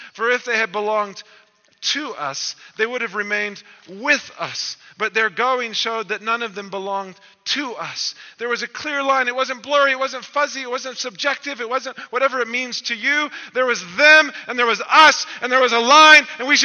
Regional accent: South Africa; here we are as South African citizens, permanent residents.

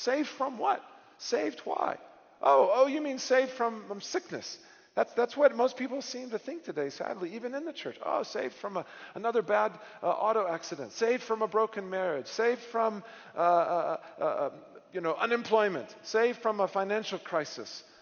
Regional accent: Texas, United States; I grew up in Texas, and there was a large and growing Hispanic community

